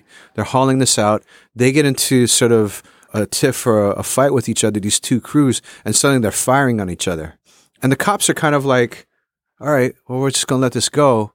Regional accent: Honolulu, Hawaii, United States; born or raised there

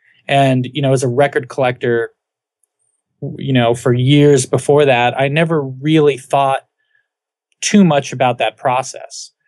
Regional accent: Colorado, United States; I'm from Colorado and there weren't a lot of options back then.

